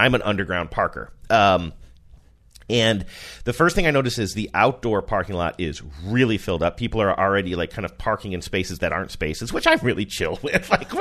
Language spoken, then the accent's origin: English; Midwest, United States; also born or lived in New Hampshire; You know, I'm from the Midwest and spent a lot of time in New Hampshire.